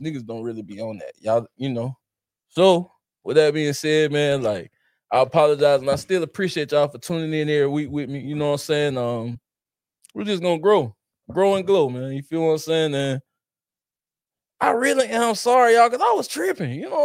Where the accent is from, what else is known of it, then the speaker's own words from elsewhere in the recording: South Carolina, United States; I'm from South Carolina. Ain't nothing but trees around here. We ain't nothing but country.